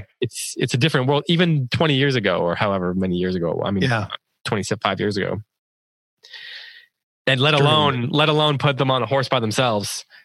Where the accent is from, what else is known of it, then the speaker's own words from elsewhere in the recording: Idaho, United States; also born or lived in Wisconsin; when I was eight or nine, we moved from Wisconsin to Idaho